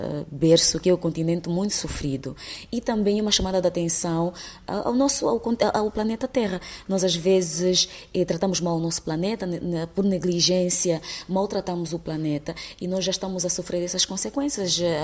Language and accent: Portuguese; Luanda, Angola; tanto na Vila Alice onde eu nasci, depois quando a minha mãe mudou-se para o Grafanil